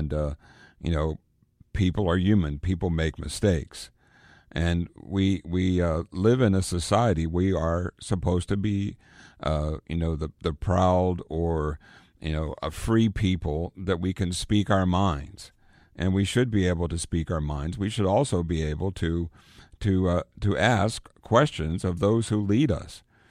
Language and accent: English; United States; Now, I'm an American. I've been an American all my life. I'm 65 years old, happy to be an American